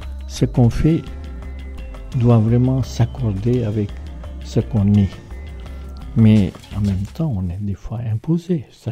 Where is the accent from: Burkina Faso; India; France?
India; moved away as an adult; je suis indien, avec des parents indiens, je suis né en Inde, et j'ai vécu jusqu'à l'âge de 30 ans, 31 ans, qu'en Inde. Je suis venu en Occident que seulement vers l'âge de 31 ans.